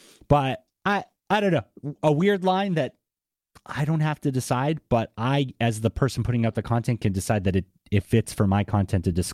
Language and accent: English; Boston, Massachusetts, United States; accent: Boston; you can hear Evo's excitement mapped onto my voice with a little bit of my Boston accent.